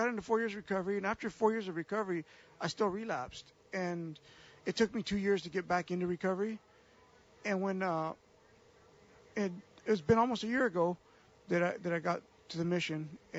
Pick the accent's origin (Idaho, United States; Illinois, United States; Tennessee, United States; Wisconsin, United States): Idaho, United States; Nampa; I grew up here in Nampa, and I struggled with drugs most of my life.